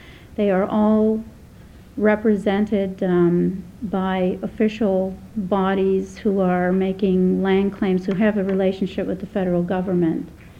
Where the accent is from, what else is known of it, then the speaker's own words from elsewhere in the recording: Newfoundland and Labrador, Canada; I am from Labrador. I was born in 1950. So I experienced two quite different lifestyles.